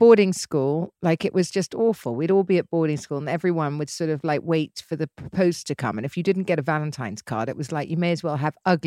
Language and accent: English; England, United Kingdom; obviously I'm English and used to English men.